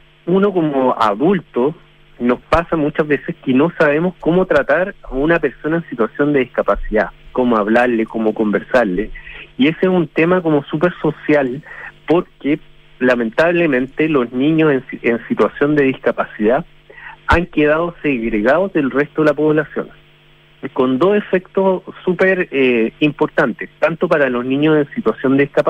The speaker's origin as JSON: {"language": "Spanish", "town": "Viña del Mar", "region": "Valparaíso", "country": "Chile", "tie": "born or raised there", "said": "yo me crié en Viña del Mar, entonces me acuerdo del juego."}